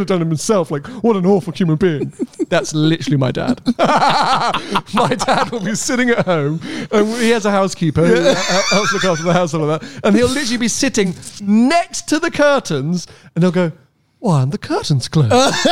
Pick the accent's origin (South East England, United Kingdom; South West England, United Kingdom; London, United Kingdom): London, United Kingdom; I grew up in London, in pretty central London.